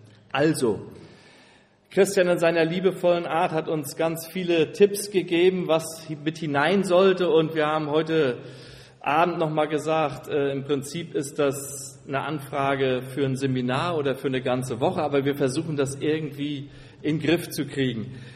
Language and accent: German; Stralsund, Mecklenburg-Vorpommern, Germany; wenn ich nach unten schaue und Stralsund sehe. Das ist auch sehr schön, weil das ja meine Heimat ist.